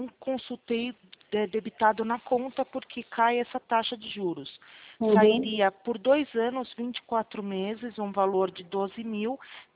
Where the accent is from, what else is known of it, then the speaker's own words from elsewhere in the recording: Itapetininga, São Paulo, Brazil; Eu sou de Tapetininga.